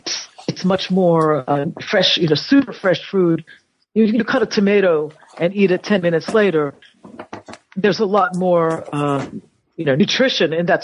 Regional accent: New York City, New York, United States; I mean, I grew up in New York City.

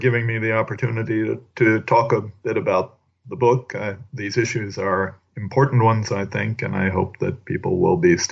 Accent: New Jersey, United States; born there; also born or lived in East Coast, United States; I was born in New Jersey specifically and lived all up and down the East Coast.

